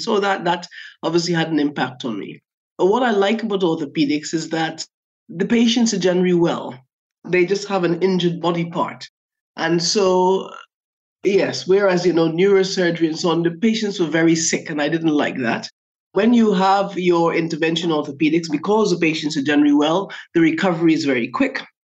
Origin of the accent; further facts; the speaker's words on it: Guyana; I grew up in Guyana in South America. So this is a country which is aligned with the Caribbean more than South America. It's the only English-speaking country in South America.